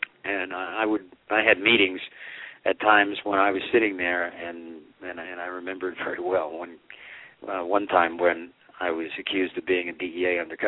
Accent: New York, United States; I grew up in New York, and in the beginning of my book, I talk about the fact that my grandfather used to be part of a crew that worked for Lucky Luciano in New York.

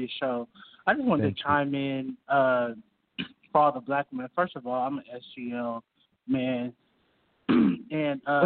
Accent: Seattle, Washington, United States; I'm from the West Coast. I'm from Seattle, Washington.

